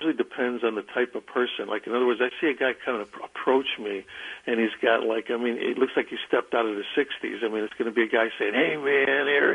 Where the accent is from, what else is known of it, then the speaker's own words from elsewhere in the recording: Chicago, Illinois, United States; Yeah, they wrote the skit for me because I was, you know, I was from Chicago.